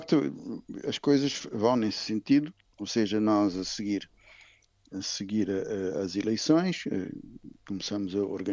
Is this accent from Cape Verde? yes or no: yes; Cape Verde; continuamos aquilo que nos une como cabo-verdianos é muito mais do que aquilo que não nos une